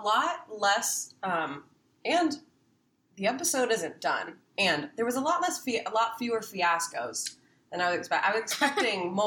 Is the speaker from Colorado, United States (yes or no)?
no; Houston, Texas, United States; growing up in Houston.